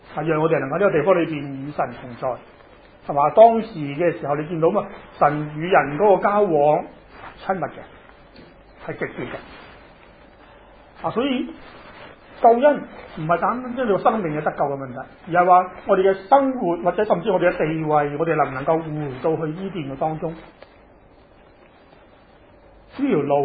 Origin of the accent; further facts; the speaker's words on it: Chaozhou, Guangdong, China; 我哋潮州人系咁噶，你知道我哋潮州人就咁样嘅，好高嘅楼顶一层屋